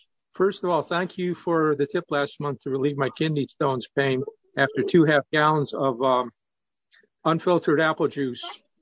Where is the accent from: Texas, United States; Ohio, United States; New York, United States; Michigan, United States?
New York, United States; in Canada, and I'm originally from New Yorkistan.